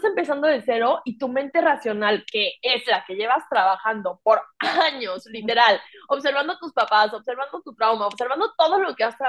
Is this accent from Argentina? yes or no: no; Mexico; moved away as an adult; now in Spain; yo pasé de vivir en México, soy mexicana y ahí viví toda mi vida, y me mudé